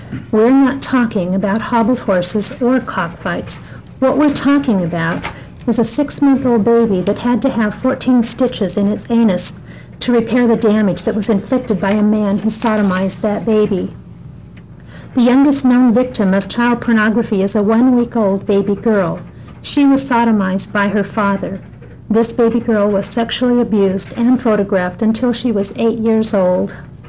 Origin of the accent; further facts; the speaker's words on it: Milwaukee, Wisconsin, United States; now in Oregon, United States; I'm from Milwaukee, and I chair Oregon Citizens for Decency Through Law.